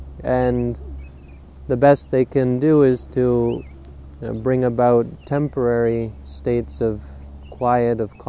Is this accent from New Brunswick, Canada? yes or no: no; Ontario, Canada; This is my first time being to the Prairie Provinces. I'm from Ontario, but it's just like home.